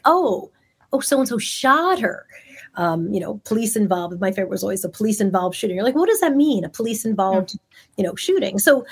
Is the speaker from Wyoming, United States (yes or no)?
no; Long Island, New York, United States; I grew up middle class in Long Island.